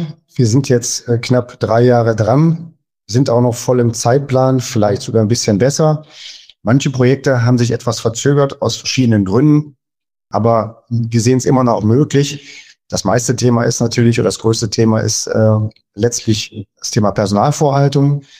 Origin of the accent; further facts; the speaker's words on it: Mönchengladbach, North Rhine-Westphalia, Germany; Als Vorstand der Kölner Wohnungsgenossenschaft komme ich selber persönlich aus Mönchengladbach.